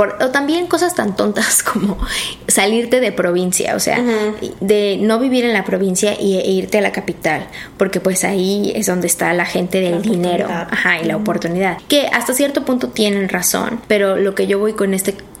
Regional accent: Mexico City, Mexico; al menos yo nací y crecí en México, en la Ciudad de México.

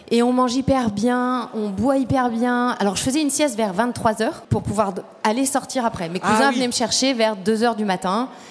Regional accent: Argentina; Mais les Argentins, on est de partout, hein. On est d'Italie, d'Espagne, de France. On est tellement mélangés

